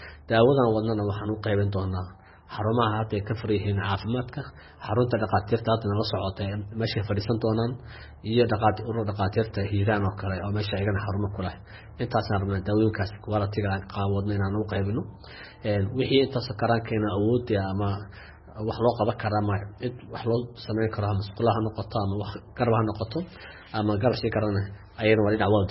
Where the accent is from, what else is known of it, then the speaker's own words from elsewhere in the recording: Beledweyne, Hiran, Somalia; born there; also born or lived in Hargeisa; waxaan ku dhashay Beledweyne